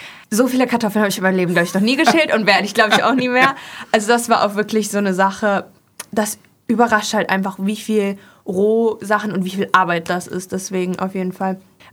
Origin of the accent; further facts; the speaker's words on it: Germany; Als Deutsche gibt es ja bei uns während der Spargelzeit relativ häufig.